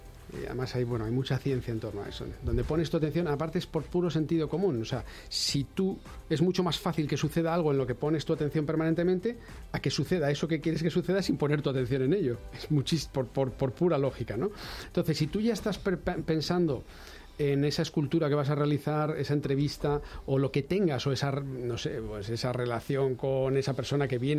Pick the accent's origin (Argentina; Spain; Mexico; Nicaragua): Spain; Community of Madrid; Soy madrileño, pero toda mi familia es de Murcia.